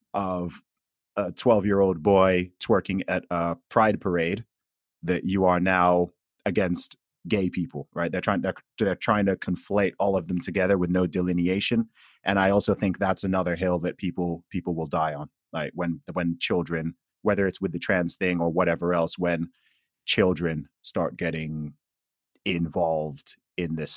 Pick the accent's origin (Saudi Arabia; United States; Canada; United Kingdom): Saudi Arabia; I myself grew up in Saudi Arabia. Mm. Right? I grew up in the Middle East. I grew up in a place similar to yourself without this right to free speech and, you know, essentially a theocracy.